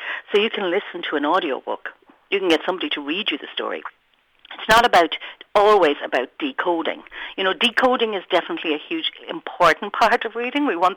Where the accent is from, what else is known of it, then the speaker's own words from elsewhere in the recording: Galway, Connacht, Ireland; I'm from Galway, and having been born and reared here